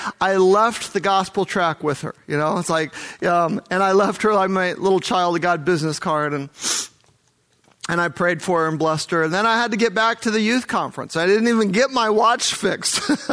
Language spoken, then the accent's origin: English; Idaho, United States; Now, I'm from Idaho. I know what the wolves do to the lambs. It's actually a real thing, because we also have lambs in Idaho.